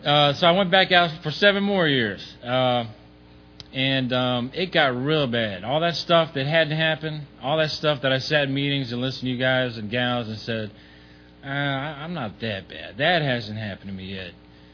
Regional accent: Tampa, Florida, United States; now in New Oxford, United States; My home group is New Oxford, Pennsylvania, the New Oxford group. I'm here visiting home. I was born and raised here in Tampa.

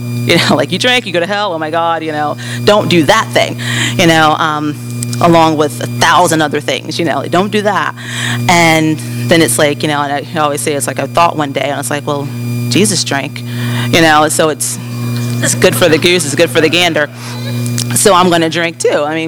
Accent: Tampa, Florida, United States; I was born and raised here in Tampa

